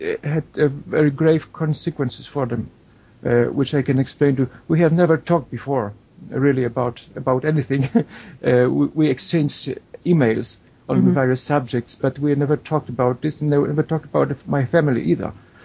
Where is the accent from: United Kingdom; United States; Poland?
Poland; That is correct, yes, yes. My father's family migrated from Bavaria about 300 years ago, and is still living in this part of Poland. It's near the center of today's Poland.